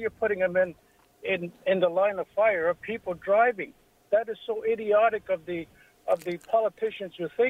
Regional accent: Toronto, Ontario, Canada; born or raised there

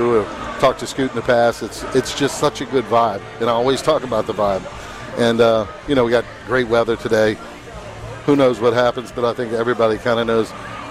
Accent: New Orleans, Louisiana, United States; Listen, I'm from New Orleans, and they have a partnership with the Big 870.

